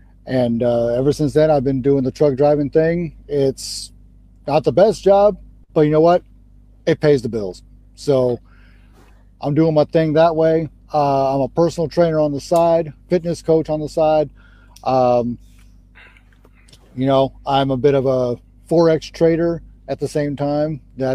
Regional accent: Las Vegas, Nevada, United States; I hail from Las Vegas, Nevada, LV. Two of us grew up, well, I grew up in Vegas.

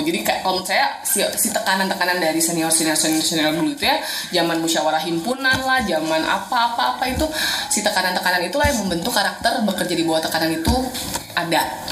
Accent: Sumatra, Indonesia; Saya dulu di Sumatera, gede di Sumatera.

